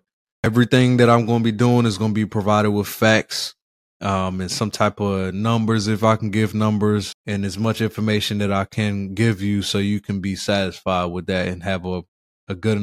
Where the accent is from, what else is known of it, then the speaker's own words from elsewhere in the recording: Philadelphia, Pennsylvania, United States; Yeah, I grew up in the streets. I'm from Philly. But we don't need to talk about the streets in every song.